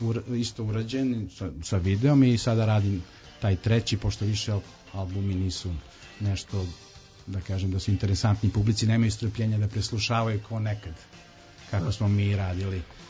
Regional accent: Belgrade, Serbia; kod nas u Beogradu

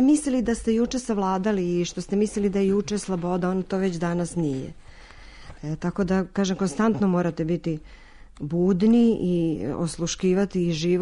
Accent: Sremska Mitrovica, Vojvodina, Serbia; also born or lived in Novi Sad; now in Belgrade, Serbia; Ja sam iz Sremske Mitrovice, živjela sam dosta dugo u Novom Sadu, vratila sam se u Beograd i to zaista smatram za moja tri grada.

